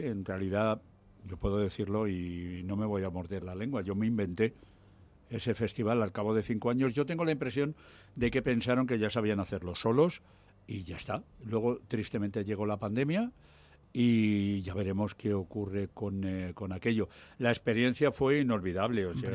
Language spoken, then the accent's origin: Spanish; Madrid, Community of Madrid, Spain; Yo soy madrileño por encima de todo, eso es bien cierto, y además soy el Ecuador de 5 generaciones de madrileños.